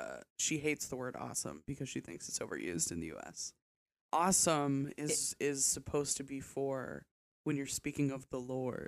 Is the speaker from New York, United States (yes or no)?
yes; Buffalo, New York, United States; My accent is changing, but then I hear, then I go to Buffalo for 2 seconds, and I'm back at it.